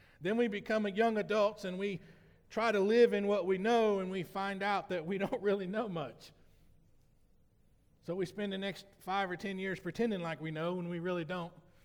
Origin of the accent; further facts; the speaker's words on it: Indiana, United States; also born or lived in Tennessee / Alabama; I lived in a little small town and growing up in Indiana, by way of Tennessee and Alabama, just moving around.